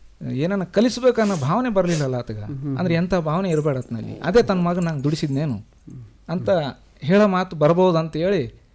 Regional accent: Rangapura, Karnataka, India; ನಮ್ಮದು ರಂಗಾಪುರ ಸರ್.

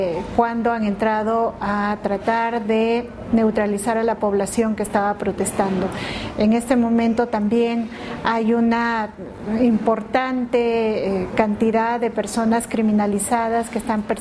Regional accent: Peru; soy de Perú

